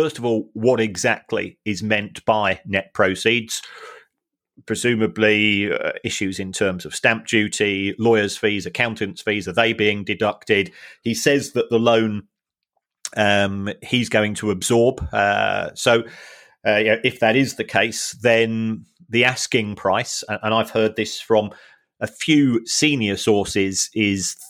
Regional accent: London, United Kingdom; born there; I was born in London.

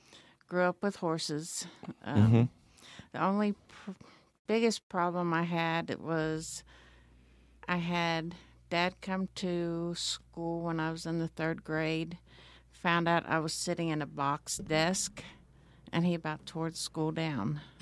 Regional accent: Middletown, Ohio, United States; I grew up in Middletown, Ohio.

